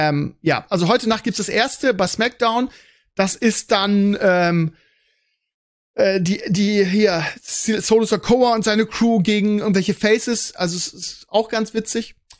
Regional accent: Bremen, Germany; Also als Bremer wartet man ja drauf

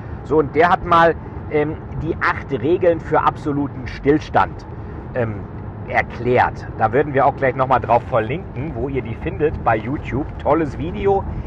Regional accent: Bremen, Germany; ich komme ja selber aus Bremen.

